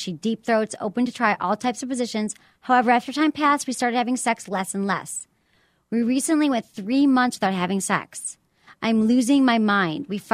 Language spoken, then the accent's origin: English; Michigan, United States; These people are all from Michigan. I'm from Michigan, too.